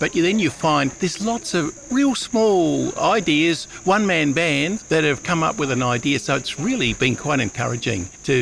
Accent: New Zealand; Oh, I grew up in New Zealand. My father was a horticulturalist. I'm the youngest of six

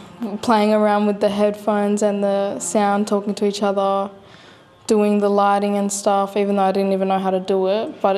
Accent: Perth, Western Australia, Australia; I'm from Perth. I'm a Noongar Yorga

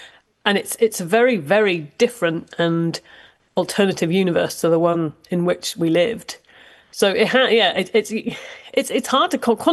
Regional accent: Ireland; also born or lived in United Kingdom; what it was like being Irish and having an Irish passport, having an Irish name in Britain in the 1970s. It was not the easiest.

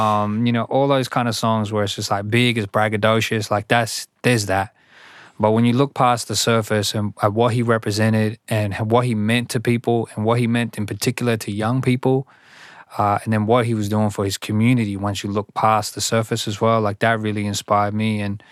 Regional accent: Sydney, New South Wales, Australia; For me, growing up in Southwest Sydney at a time where it almost felt like your culture was not celebrated, your culture was not cool, your language was not celebrated, your language was not cool.

